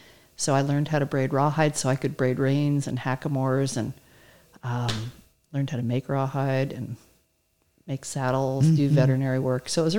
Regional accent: Rye, New York, United States; no, I grew up in Rye, New York, which is a fairly affluent suburb of New York City, about 40 minutes outside.

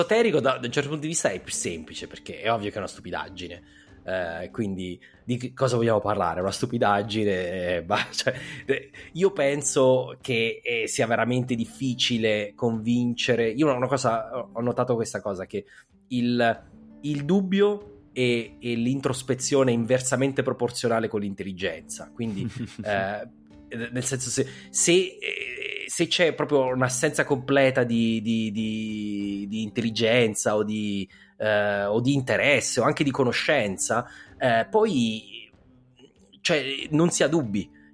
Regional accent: Abruzzo, Italy; Io comunque sono anche sono nel nord del sud o il sud del nord, insomma, però più il nord del sud, in quanto abruzzese.

